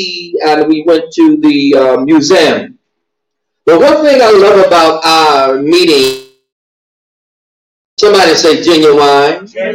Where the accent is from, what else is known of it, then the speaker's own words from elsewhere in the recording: St. Louis, Missouri, United States; also born or lived in Hattiesburg, Mississippi; I'm a country boy, by the way, of Hattiesburg, Mississippi. I grew up in St. Louis.